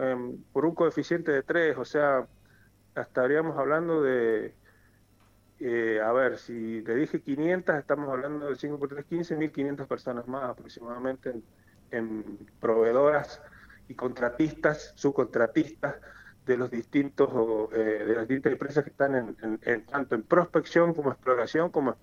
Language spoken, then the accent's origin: Spanish; San Juan, Argentina; soy de acá de San Juan, soy de Hatcher en realidad